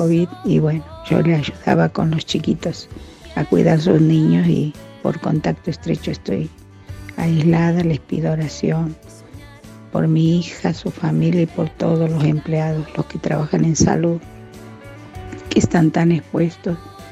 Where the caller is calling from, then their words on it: Santiago, Chile; de Santiago, estoy aislada